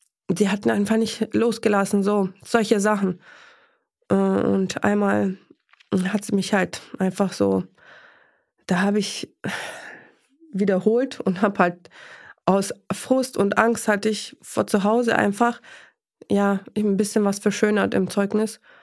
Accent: Poland; now in Germany; dankbar, dass wir so ein Leben haben hier in Deutschland, weil wir kommen aus Polen.

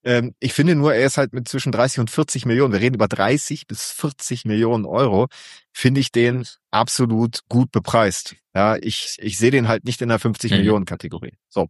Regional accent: Gladbeck, North Rhine-Westphalia, Germany; Komm aus Gladbeck. Ja, so, bin ich aufgewachsen in Gladbeck.

